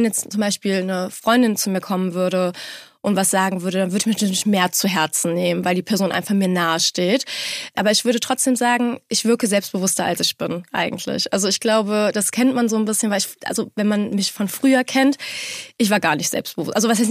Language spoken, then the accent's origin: German; Aachen, North Rhine-Westphalia, Germany; weil ich bin halt ein Öscher Mädchen. Also bei uns ist das halt so. Und ich denke mir so, das ist meine Identität. Ich komme aus Aachen und das darf man auch irgendwie hören.